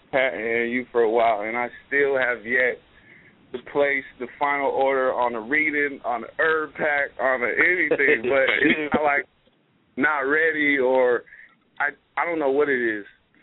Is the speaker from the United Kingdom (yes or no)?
no; Phoenix, Arizona, United States; born there; But I was born in Phoenix, AZ, so I'm already